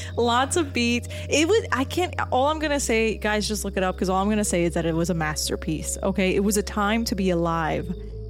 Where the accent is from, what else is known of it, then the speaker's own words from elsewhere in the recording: New Jersey, United States; I'm taking you guys to my home state.